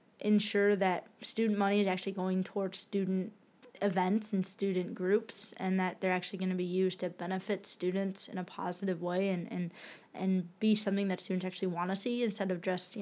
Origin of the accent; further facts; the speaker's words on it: Chesterfield, Michigan, United States; I am the student government president. I'm originally from Chesterfield, Michigan, which is about 25 minutes north of downtown Detroit.